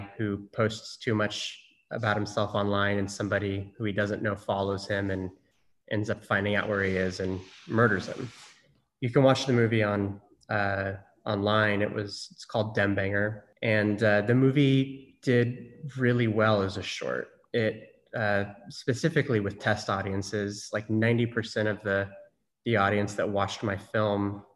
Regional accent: Norman, Oklahoma, United States; And I'm from Norman, Oklahoma

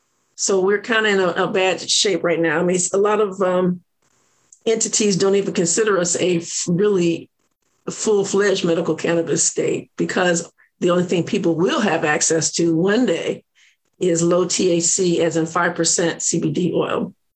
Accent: Illinois, United States; also born or lived in Alabama; now in Georgia, United States; I came here from Illinois by way of Alabama.

